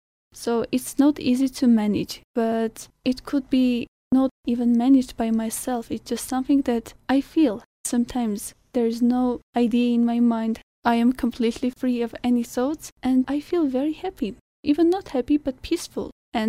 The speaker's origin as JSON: {"language": "English", "region": "Lori", "country": "Armenia", "said": "I'm from Lori and I just graduated university"}